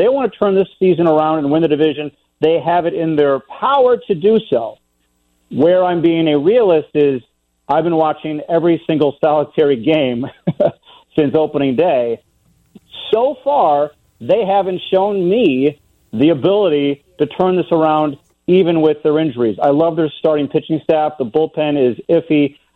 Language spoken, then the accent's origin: English; Flossmoor, Illinois, United States; I mean, well, first off, I'm from Flossmoor.